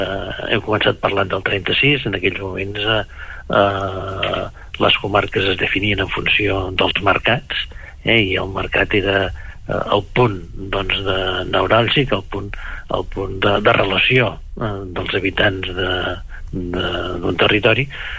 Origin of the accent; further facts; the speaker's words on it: Catalonia, Spain; tant des del Baix com des de l'Alt ens considerem empordanesos sense cap afegitor